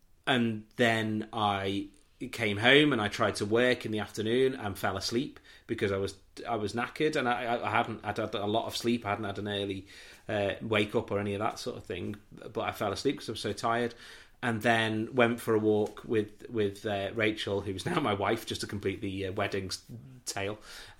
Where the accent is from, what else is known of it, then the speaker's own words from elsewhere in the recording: North West England, United Kingdom; my friends from where I grew up on here on the Wirral were all home for the Easter weekend